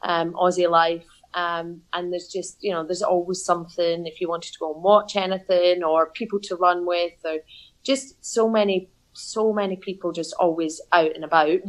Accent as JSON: {"language": "English", "town": "Glasgow", "region": "Scotland", "country": "United Kingdom", "tie": "born or raised there", "moved": "yes", "lives_now": "Melbourne, Australia", "said": "No, I'm from Glasgow, born and bred."}